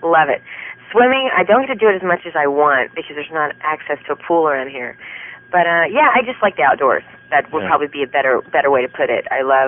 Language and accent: English; Texas, United States; No, I'm from Texas